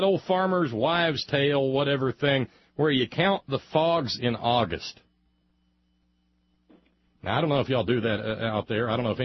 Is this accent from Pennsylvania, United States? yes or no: no; Alabama, United States; Yeah, when I was a kid growing up in Alabama, and for most of my young adult life, I loved winter.